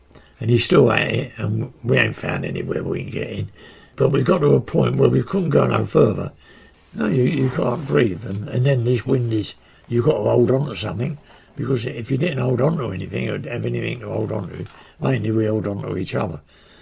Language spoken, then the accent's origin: English; United Kingdom; I just felt ashamed of being British.